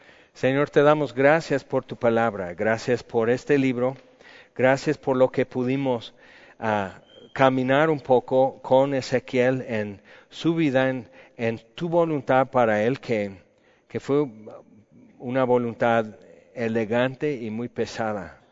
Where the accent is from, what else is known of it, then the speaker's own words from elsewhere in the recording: California, United States; now in Mexico; en el estado de California, de donde soy, en el Valle de San Joaquín, que es todo el largo del centro del estado, entre el mar y el desierto de Nevada.